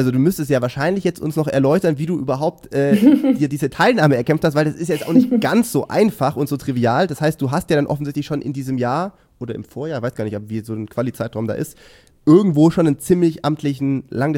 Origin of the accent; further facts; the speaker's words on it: Ehningen, Baden-Württemberg, Germany; also ich komme auch aus dem Schwäbischen